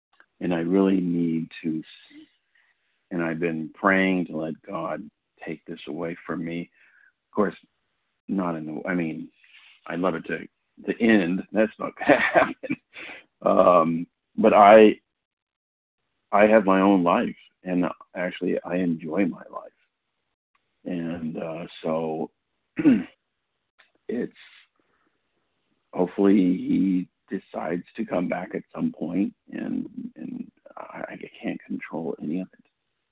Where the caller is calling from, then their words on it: California, United States; California.